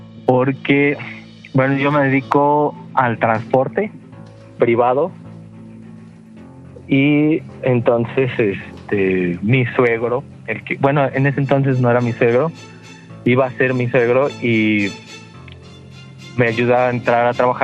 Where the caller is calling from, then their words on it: Mexico City, Mexico; De la CDMX.